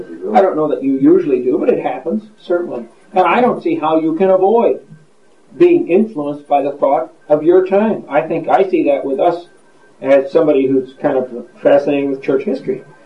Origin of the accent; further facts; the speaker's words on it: United States; when I go to Europe, I'm not a German, I'm an American.